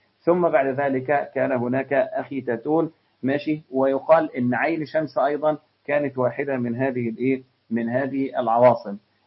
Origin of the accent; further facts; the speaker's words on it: Damanhur, Beheira, Egypt; أول عاصمة لمصر كانت مدينة دمنهور، مدينتي أنا الأصلية،